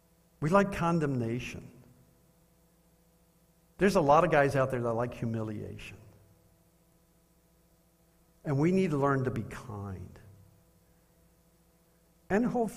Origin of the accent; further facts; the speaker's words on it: Washington, D.C. area, United States; also born or lived in Texas; Growing up in the Washington, D.C. area, our culture was always, if you're talking to an adult or somebody older to you, than you, it would be Mr. and Mrs. Tierney.